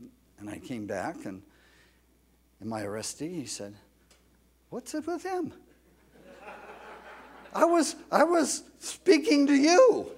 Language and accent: English; California, United States; And even if I were to move there as a Californian to Hawaii, therefore I'm becoming a Hawaiian.